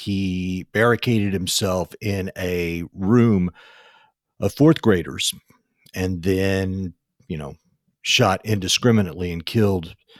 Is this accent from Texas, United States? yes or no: yes; Uvalde, Texas, United States; there was another mass shooting today, this time in my hometown of Uvalde, Texas.